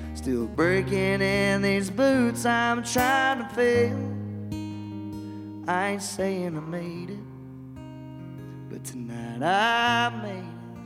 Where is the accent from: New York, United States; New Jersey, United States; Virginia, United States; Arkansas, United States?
Arkansas, United States; Nashville; now in Nashville, United States; but I'm originally from Nashville, Arkansas. Yeah. And moved out here to chase a dream in Nashville, Tennessee.